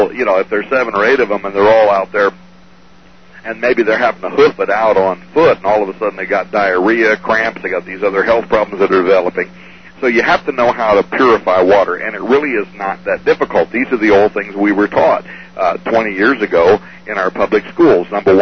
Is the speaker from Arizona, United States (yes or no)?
yes; Arizona, United States; I never forget how growing up in the Arizona desert, because that's where I grew up as a kid